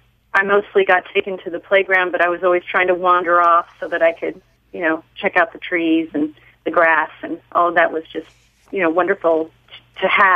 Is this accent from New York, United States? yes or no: yes; New York City, New York, United States; I grew up in New York City in the 1960s, lived on West 70th Street between Central Park, well, between Amsterdam and Columbus.